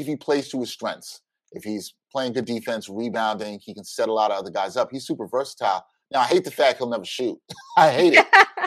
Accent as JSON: {"language": "English", "town": "Brooklyn", "region": "New York", "country": "United States", "said": "I'm from Brooklyn, hometown team, but there's so much drama going on with them."}